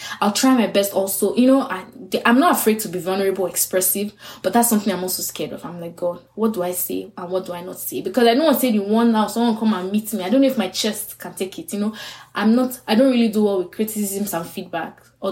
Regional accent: Nigeria; I'm a Yoruba girl. I come from the Yoruba tribe in Nigeria, West Africa, where we're very hip, we're very talkative

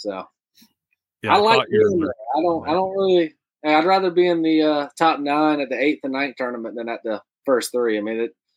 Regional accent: Santee, United States; I'm from Santee. We just, whatever it bites, we're reeling in it.

